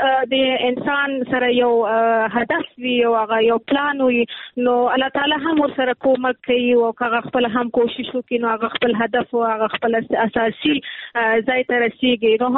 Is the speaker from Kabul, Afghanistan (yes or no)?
no; Nangarhar, Afghanistan; چونکې زه د ننګرهار یم، ما ویلې نور کابل بس دی